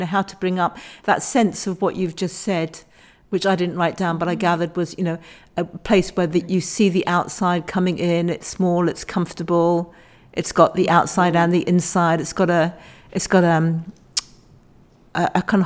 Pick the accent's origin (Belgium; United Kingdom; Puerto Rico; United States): United Kingdom; England; So leisurely, you say, or leisurely, as I would pronounce it, being English.